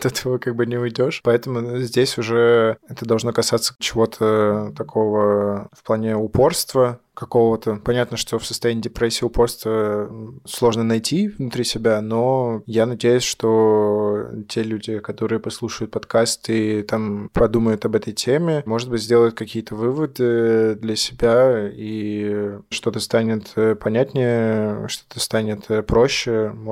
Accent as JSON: {"language": "Russian", "region": "Saint Petersburg", "country": "Russia", "said": "потому что я сам из Петербурга, и во мне много петербургской идентичности."}